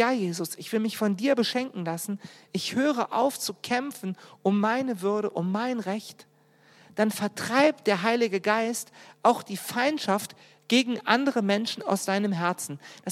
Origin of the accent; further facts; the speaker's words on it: Berlin, Germany; noch extremer als meine Heimat Berlin, wo wirklich alles da war